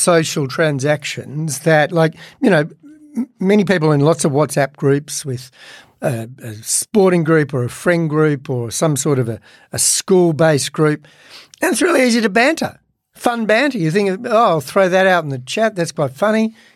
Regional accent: Canberra, Australian Capital Territory, Australia; Me growing up in Canberra, only child

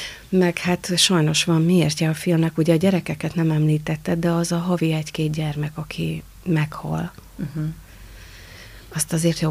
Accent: Pécs, Baranya, Hungary; kettő Pesten, egy otthon Pécsen.

